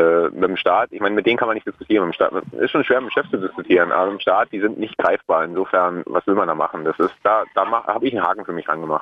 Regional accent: East Germany, Germany; ich stamme hier aus dem Osten und habe damals in Stuttgart gearbeitet.

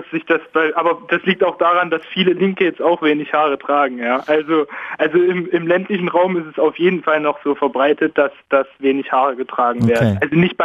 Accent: Leipzig, Saxony, Germany; now in Berlin, Germany; Ich rufe jetzt aus Berlin an, aber ich komme ursprünglich aus Leipzig

